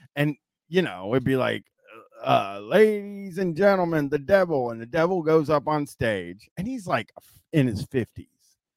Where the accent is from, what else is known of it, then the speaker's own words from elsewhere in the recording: Canada; with me being Canadian.